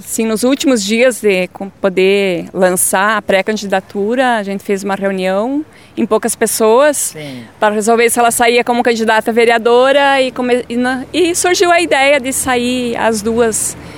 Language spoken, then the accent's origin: Portuguese; Campo Erê, Santa Catarina, Brazil; moved away as an adult; also born or lived in Coronel Freitas; now in Renascença, Brazil; Eu nasci em Coronel Freitas. Daí o meu pai veio para Campo Herê quando eu tinha 3 anos de idade. E em 93 a gente veio para a Renascença.